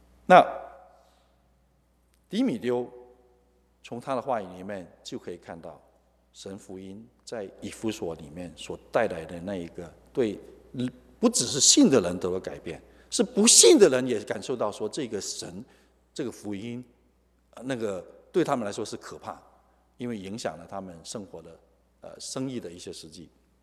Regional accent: China; 我们中国人多伟大

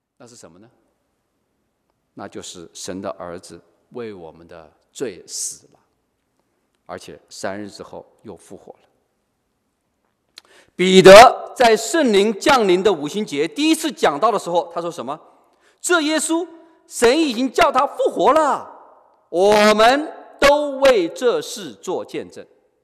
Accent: China; 我以前小时候是在中国农村长大的

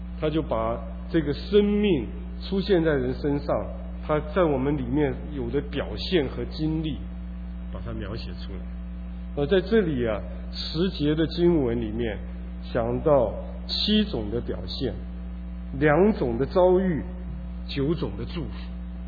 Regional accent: China; now in United States; 我们中国人呢、在世界上面是比较谦虚的民族，所以我们到北美来跟别人生活在一起，常常不太习惯。

